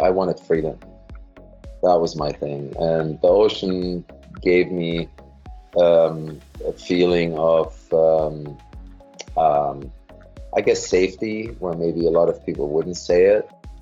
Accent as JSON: {"language": "English", "country": "Germany", "tie": "born or raised there", "said": "So for me, I grew up in Germany, and I was always very avid about sport."}